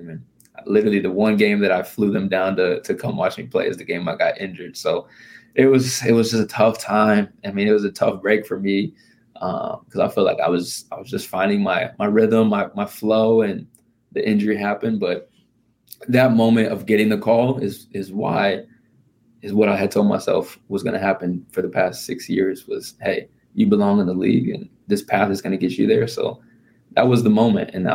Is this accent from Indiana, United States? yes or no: yes; Indiana, United States; I mean, against Indiana Pacers, I'm from Indiana. My family's at the game.